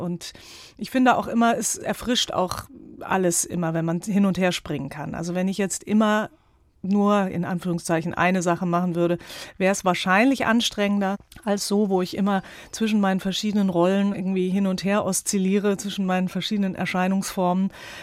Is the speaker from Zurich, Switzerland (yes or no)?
yes; Zurich, Switzerland; Ich bin ja in Zürich aufgewachsen